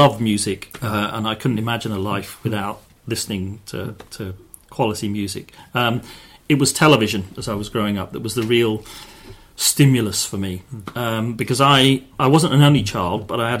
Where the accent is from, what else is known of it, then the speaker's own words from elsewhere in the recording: United Kingdom; I was living abroad in the US, and it became an important signifier of my identity as a British person.